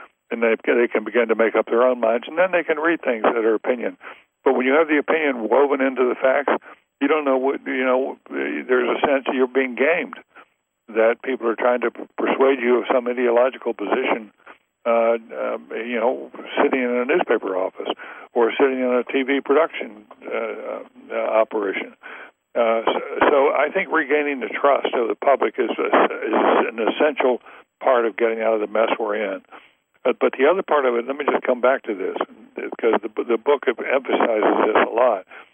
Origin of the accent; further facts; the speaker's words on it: the South, United States; I grew up in the South. On a dirt road in the South.